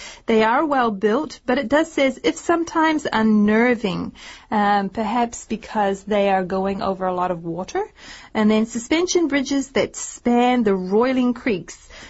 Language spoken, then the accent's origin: English; New Zealand; So if you ask me, where are you from? I would say, oh, I'm a Kiwi.